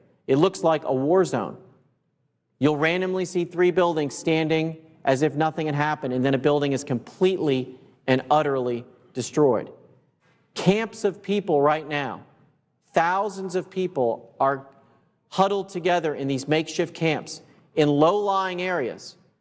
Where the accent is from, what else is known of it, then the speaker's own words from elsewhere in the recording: Florida, United States; some of them from Orlando in my home state of Florida.